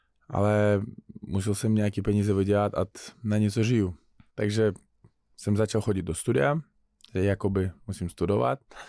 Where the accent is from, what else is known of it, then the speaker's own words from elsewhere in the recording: Uzbekistan; Czech is a second language; moved away as an adult; Protože v Uzbekistánu nešlo vydělat ty peníze, které potřeboval táta za nemocnici zaplatit. Na nějaké léky u nás nejsou jakoby zdravotní, musíš platit všechno.